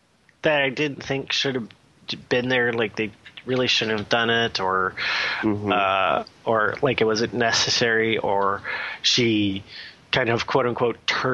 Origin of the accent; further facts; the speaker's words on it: Minnesota, United States; I mean, I'm from Minnesota, which is right next to Wisconsin.